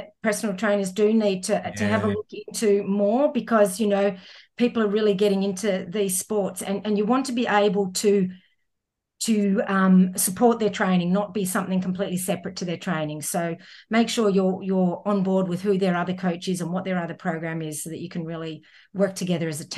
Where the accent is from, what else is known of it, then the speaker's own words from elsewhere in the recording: Scotland, United Kingdom; with an O because I am Scottish.